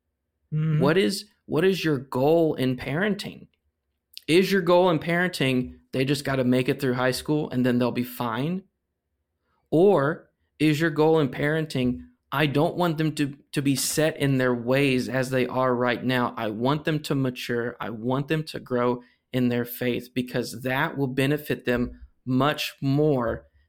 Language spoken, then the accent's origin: English; Atlanta, Texas, United States; See, he and his family moved to my hometown of beautiful Atlanta, Texas, when I was in second grade.